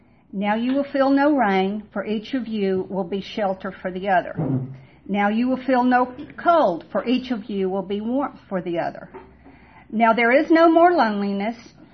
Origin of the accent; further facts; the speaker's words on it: Atlanta, Georgia, United States; born there; I was born in 1952 in Atlanta, Georgia, to two working parents.